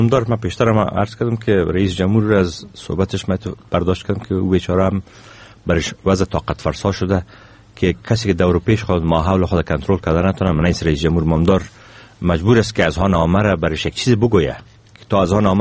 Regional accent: Afghanistan; ما افغان هستیم، ما صاحب از این خانه هستیم

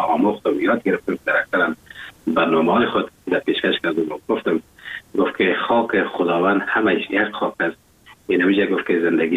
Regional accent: Afghanistan; now in Germany; افغانستان عزیز ما که من هر چقدر به ارتباط وطنم بگویم هنوزم کم است

